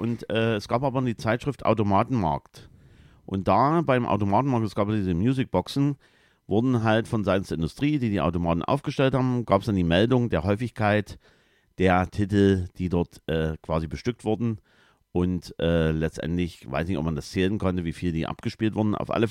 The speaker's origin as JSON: {"language": "German", "region": "East Germany", "country": "Germany", "tie": "born or raised there", "said": "da ich persönlich meine Kindheit auch in DDR-Zeiten verlebt habe"}